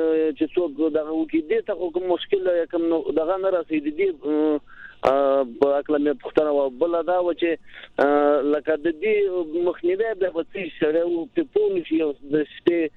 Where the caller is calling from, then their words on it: Nangarhar, Afghanistan; د ننګرهار نه.